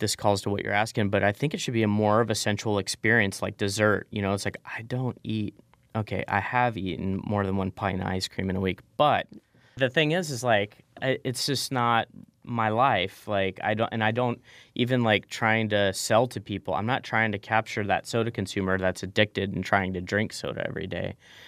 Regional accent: Texas, United States; And I grew up in South Texas, and they had mangoes and papayas and fig trees, all kinds of stuff.

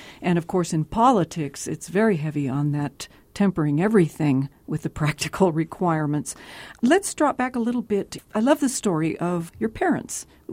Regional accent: El Paso, Texas, United States; also born or lived in Mexico; I have mentioned on previous shows that I was born in Mexico, grew up here in El Paso from the time I was just a child

